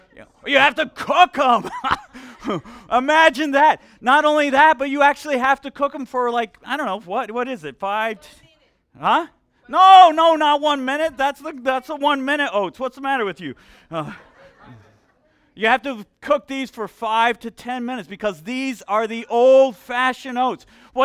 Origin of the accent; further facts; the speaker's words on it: Colombia; now in United States; I grew up in Colombia, South America.